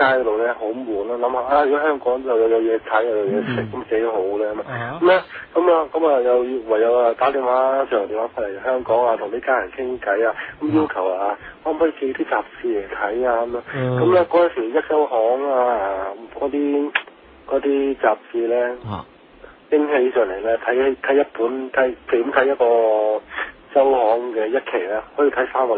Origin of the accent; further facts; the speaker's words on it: China; 我哋中國人咧胃好大，食唔飽啊嘛。